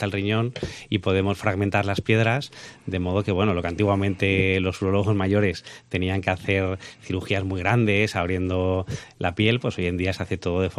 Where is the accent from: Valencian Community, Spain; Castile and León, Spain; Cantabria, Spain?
Valencian Community, Spain; Yo como valenciano me gustaría poder romper una lanza a favor del agua valenciana